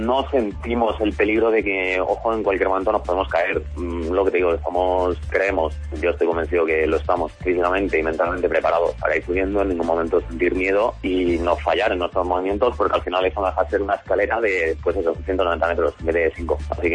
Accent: Talavera, Spain; gracias a esto se está hablando mi pueblo, se está hablando esta construcción que se hizo, se está conociendo este pueblo de Talavera

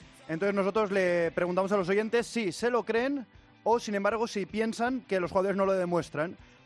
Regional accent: Barcelona, Catalonia, Spain; Orgulloso barcelonés, catalán y español.

